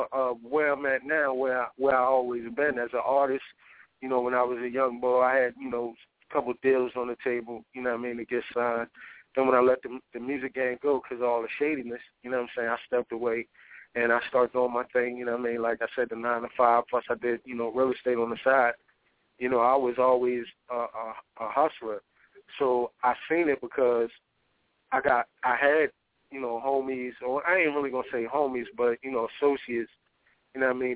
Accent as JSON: {"language": "English", "town": "Philadelphia", "region": "Pennsylvania", "country": "United States", "said": "I go, when I say I'm from Philly, we get respect."}